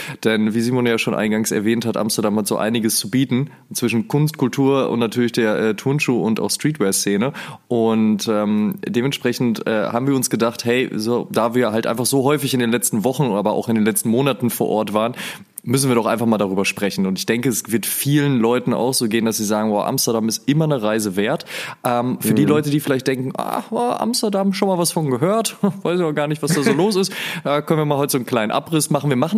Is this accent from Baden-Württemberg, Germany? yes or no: no; North Rhine-Westphalia, Germany; ich komme ja aus der Nähe vom Ruhrpott, ne?